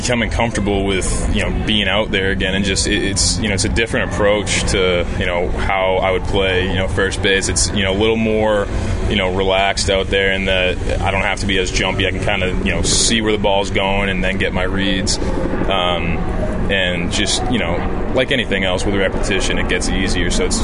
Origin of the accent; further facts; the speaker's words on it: Boston, Massachusetts, United States; I mean, I'm from Boston, and you know, obviously that's a real passionate fan base too.